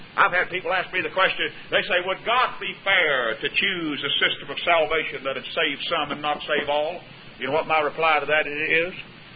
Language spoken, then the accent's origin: English; Graham, Texas, United States; Out in my hometown in Graham, Texas, there's some people out there in my hometown.